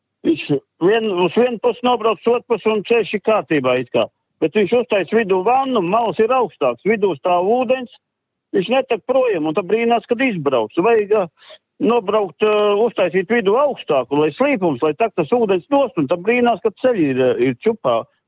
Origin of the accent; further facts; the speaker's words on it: Bauska Municipality, Latvia; Es no Bausks novada.